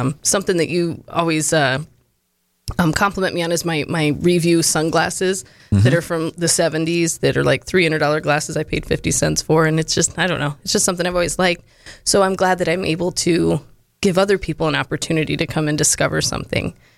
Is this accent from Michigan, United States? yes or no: no; Florida, United States; also born or lived in Monroe / Tennessee; I'm actually from Monroe. I was born in Monroe, and I was raised the majority in Florida. I also lived in Tennessee for a spell